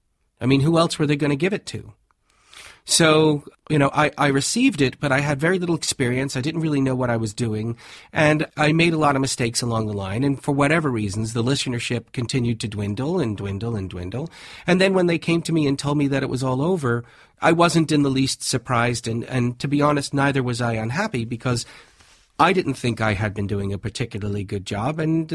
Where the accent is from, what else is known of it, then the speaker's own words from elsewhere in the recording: Brooklyn, New York, United States; now in Netherlands; I'm originally from Brooklyn. And the reason why I came to the Netherlands in the first place was I had a Dutch girlfriend. And we had been living for a year in North Carolina.